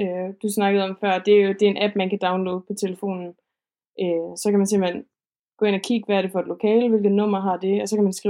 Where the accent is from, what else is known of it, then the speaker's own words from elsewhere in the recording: Aarhus, Central Denmark Region, Denmark; Jeg er opvokset i Aarhus og bor lige nu med en veninde i en lejlighed på Trøjborg, som jo, til dem der ikke kender Aarhus endnu, er en skøn lille bydel i Aarhus Nord, der ligger helt ned til vand og skov